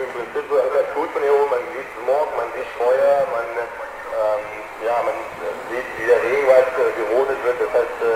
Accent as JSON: {"language": "German", "town": "Künzelsau", "region": "Baden-Württemberg", "country": "Germany"}